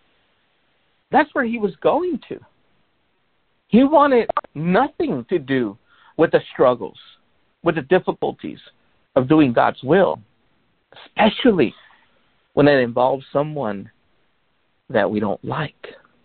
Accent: Los Angeles, California, United States; I grew up back in the 80s and 90s. I was born in South Central LA. And I grew up around that time.

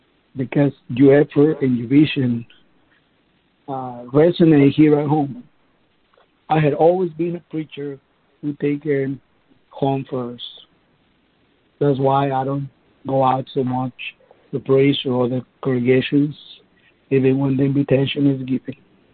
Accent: Mexico; but mainly from Mexico, my home country, where we have been able to preach the gospel

